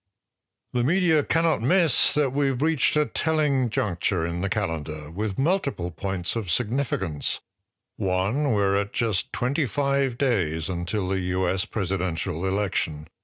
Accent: New York City, New York, United States; I've seen the endorsement from my hometown's serious newspaper, the New York Times.

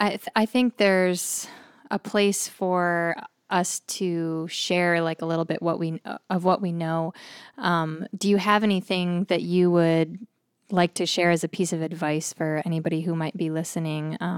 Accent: New York, United States; Well, I grew up in Western New York, near Buffalo.

